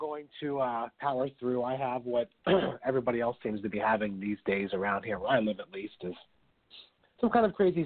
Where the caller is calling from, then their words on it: Pennsylvania, United States; I live in central Pennsylvania, south central Pennsylvania, to be exact.